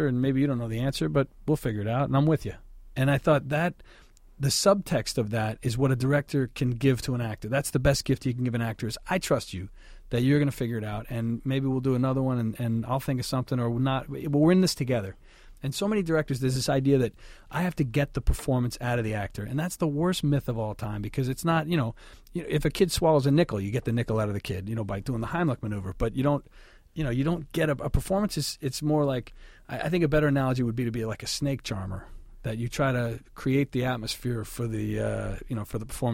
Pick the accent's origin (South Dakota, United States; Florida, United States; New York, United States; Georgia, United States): New York, United States; I grew up in Long Island, and people became firemen and policemen and teachers.